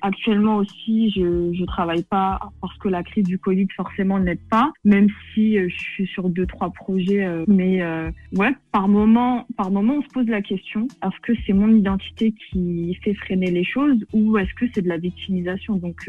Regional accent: Bobigny, Île-de-France, France; J'ai grandi à Bobigny, c'est aussi la ville où je suis née et où je vis encore maintenant.

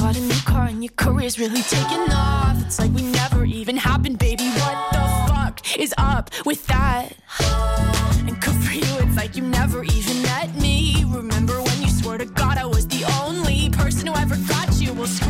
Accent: Normandy, France; Il est bien chez nous, en Normandie.

